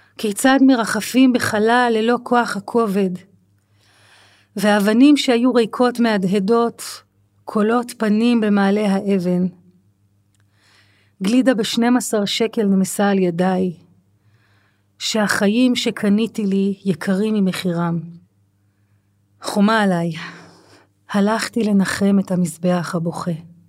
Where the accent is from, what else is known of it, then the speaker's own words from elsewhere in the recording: Jerusalem, Jerusalem District, Israel; גדלתי בקריית משה, ושם זה היה לא קל